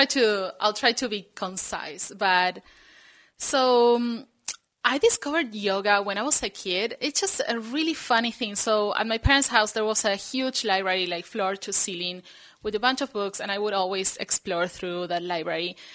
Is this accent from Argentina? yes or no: yes; Argentina; Okay, so I'm from Argentina. My accent, I think, is a mix from everywhere.